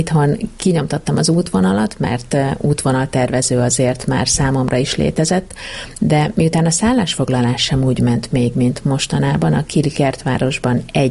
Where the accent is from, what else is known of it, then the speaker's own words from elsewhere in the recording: Százhalombatta, Pest, Hungary; amikor szülővárosomban Százhalombattán rendezték